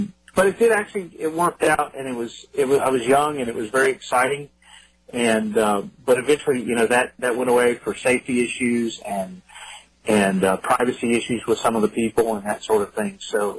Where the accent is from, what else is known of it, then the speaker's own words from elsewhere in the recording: Texas, United States; I grew up in West Texas, which is about as far from the ocean as you can get.